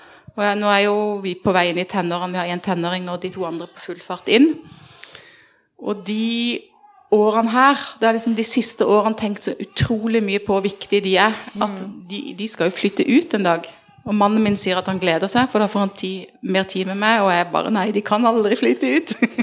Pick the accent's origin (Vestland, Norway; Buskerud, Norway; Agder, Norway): Agder, Norway; Greipstad; now in Grimstad, Norway; Jeg bor i Grimstad. Kommer egentlig fra en bygd, ikke så ulik Konsmo, som heter Greipstad, for de som her sikkert vet, men det i hvert fall rett utenfor Kristiansand. Nå det faktisk Kristiansand kommune. Men der det lenge siden jeg har bodd.